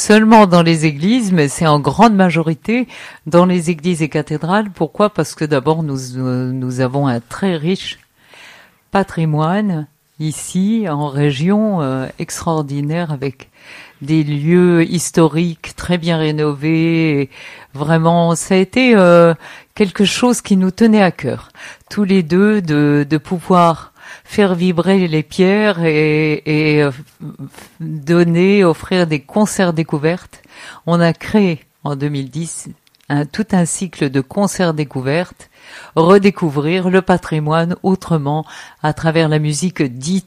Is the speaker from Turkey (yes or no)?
no; Toulouse, Occitanie, France; moved away as an adult; Occitan parce que je suis occitane, je suis née à Toulouse, j'y ai vécu les 20 premières années de ma vie. Et catalan parce que nous sommes aussi, tous les deux, Edgar et moi, catalans de cœur.